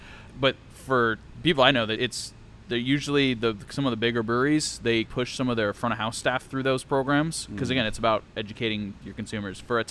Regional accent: San Diego, California, United States; It reminds me of some of the pizza that I grew up eating in San Diego

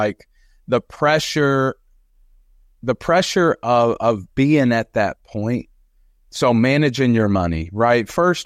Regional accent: Kentucky, United States; Oh, yes. We are from Kentucky, folks.

